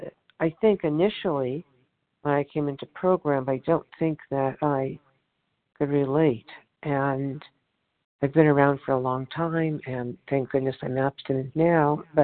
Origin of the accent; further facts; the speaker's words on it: Los Angeles, California, United States; in reading this and hearing everybody share, I'm from Los Angeles, California